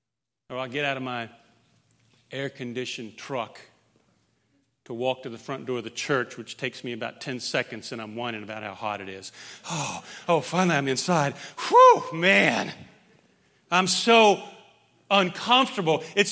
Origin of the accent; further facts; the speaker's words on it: Indiana, United States; now in Texas, United States; So I grew up in Indiana, so winter here in Texas.